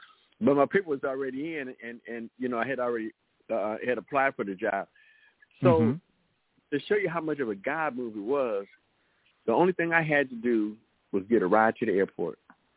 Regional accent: Detroit, Michigan, United States; now in Texas, United States; I'm from Detroit. That's where I got my, that's where I, you know, that's where I'm born and bred.

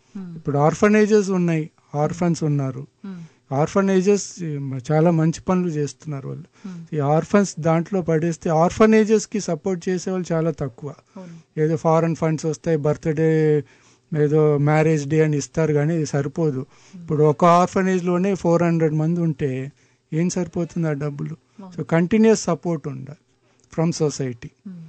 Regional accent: Chennai, Tamil Nadu, India; born there; నేను చెన్నైలో పుట్టా కాబట్టి నేటివ్ ప్లేస్ విజయవాడ

